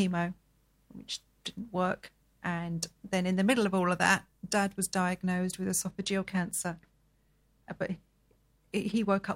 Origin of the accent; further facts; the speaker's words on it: Tunbridge Wells, South East England, United Kingdom; I was born in Tunbridge Wells, grew up in Tunbridge Wells in Kent